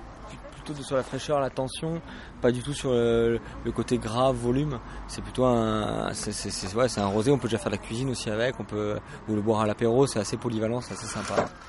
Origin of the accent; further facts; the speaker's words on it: Grand Est, France; Moi, je suis alsacien d'origine.